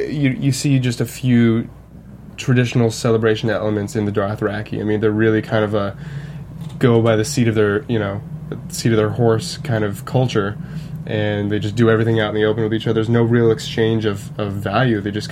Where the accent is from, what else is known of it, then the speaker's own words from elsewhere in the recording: Colorado, United States; Bring it back to, I grew up in Colorado, and that's very well defined seasons there.